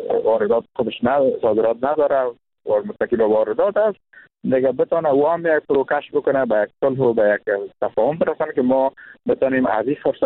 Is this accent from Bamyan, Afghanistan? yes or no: no; Kunduz, Afghanistan; ما هم جزء از افغانستان هستیم، مردم قندوز متضررتر خواهد شدیم